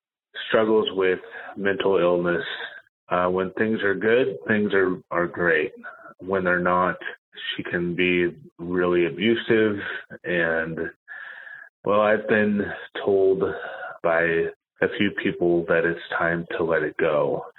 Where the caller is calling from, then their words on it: Houston, Texas, United States; I'm calling from Houston.